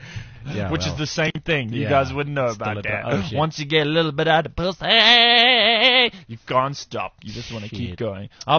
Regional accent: Durban, KwaZulu-Natal, South Africa; So I'm from Durban. I did comedy there.

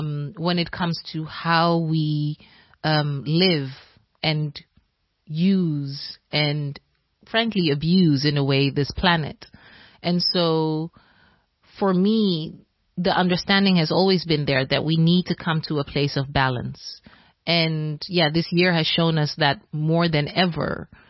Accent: Ghana; I'm Ghanaian, so with that background, it means shea butter is our go-to.

